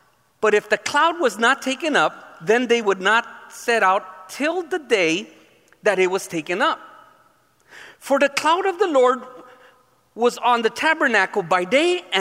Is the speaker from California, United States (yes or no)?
yes; California, United States; Trust me, I'm from Southern California. I know the difference.